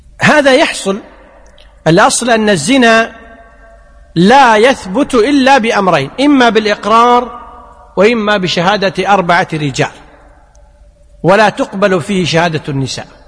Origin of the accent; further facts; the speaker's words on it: Kuwait; ومثل ما يقولون عندنا بالكويت: صم بكم